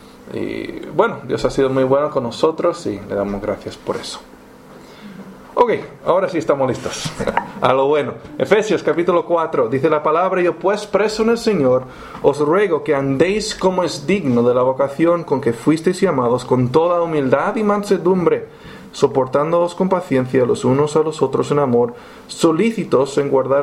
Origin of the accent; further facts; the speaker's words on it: San Sebastián, Basque Country, Spain; born there; Esto fue mi primera iglesia. Nací aquí en Donosti y no sé cuántas semanas es que me trajeron por primera vez aquí a la iglesia.